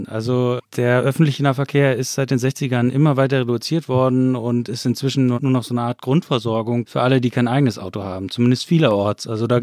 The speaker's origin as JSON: {"language": "German", "town": "Cologne", "region": "North Rhine-Westphalia", "country": "Germany", "said": "Ich bin Stadtkind, ja. Also ich komme aus Köln ursprünglich."}